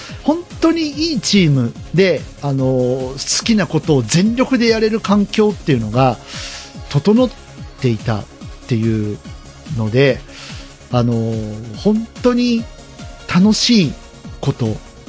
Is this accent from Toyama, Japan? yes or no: no; Oita, Japan; 私のふるさと大分県出身の選手でございます